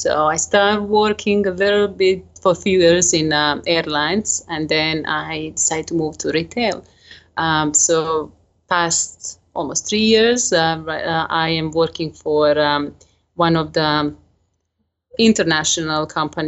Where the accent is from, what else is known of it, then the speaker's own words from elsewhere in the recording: Serbia; English is a second language; moved away as an adult; now in UAE; I am in UAE, but originally I am from Serbia